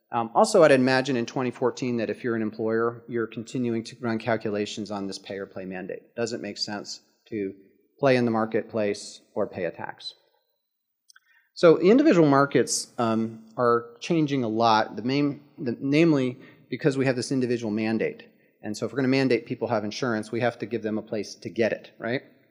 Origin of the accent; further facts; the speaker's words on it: Philadelphia, Pennsylvania, United States; I grew up in outside of the Philadelphia area and near Pennsylvania Dutch country, a lot of Amish folks